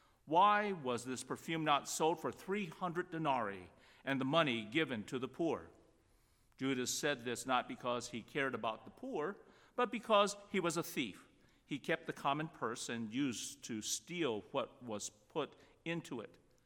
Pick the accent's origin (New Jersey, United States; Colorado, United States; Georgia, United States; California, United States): California, United States; Los Angeles; growing up in Los Angeles, I remember smoggy days, which resulted in polluted air, awful odor, and blocked the view of the mountains near our home.